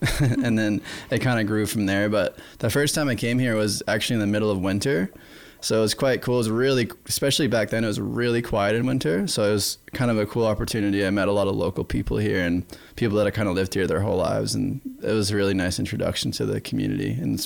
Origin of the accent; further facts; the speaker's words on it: Gloucester, Massachusetts, United States; Yep, I grew up in Massachusetts. The North Shore of Massachusetts, a place called Gloucester. It's a really old, it's one of America's oldest seaports. And yeah, I just grew up around the ocean my whole life.